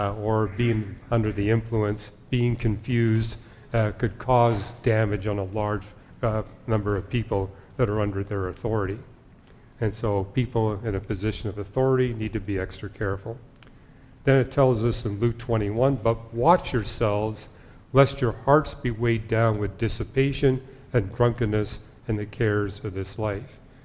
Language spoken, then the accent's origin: English; Canada; You know, I grew up in Canada